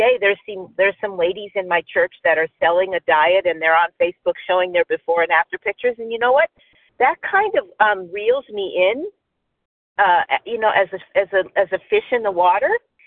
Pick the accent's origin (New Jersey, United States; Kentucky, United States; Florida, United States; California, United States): California, United States; Palmdale; I'm from Palmdale, California, in the county of Los Angeles.